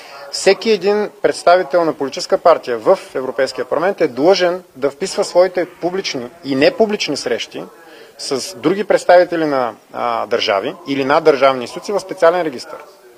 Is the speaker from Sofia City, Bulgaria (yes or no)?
no; Varna, Varna Province, Bulgaria